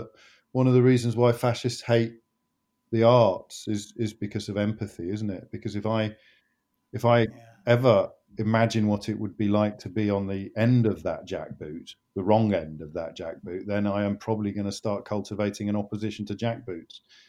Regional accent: Kidderminster, West Midlands, United Kingdom; I grew up in Kidderminster

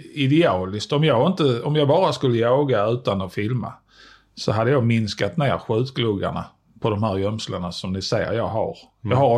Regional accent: Skåne, Sweden; accent: Scanian; Jag pratar ganska grov skånska

